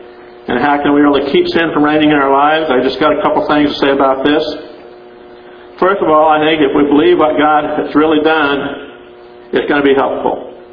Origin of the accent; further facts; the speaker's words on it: Kansas, United States; I was raised in Kansas. I saw you pay for what you get.